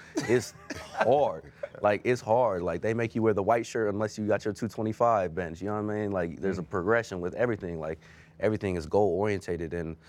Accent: Las Vegas, Nevada, United States; I'm from Vegas and I didn't know about Gorman until I was finishing my eighth grade year.

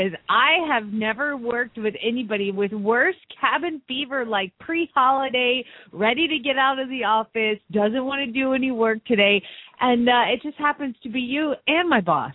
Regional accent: Phoenix, Arizona, United States; from Phoenix, Arizona

